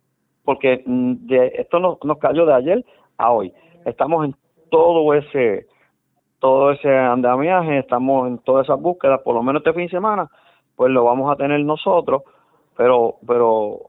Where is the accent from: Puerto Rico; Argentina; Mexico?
Puerto Rico; Cabo Rojo; soy de Cabo Rojo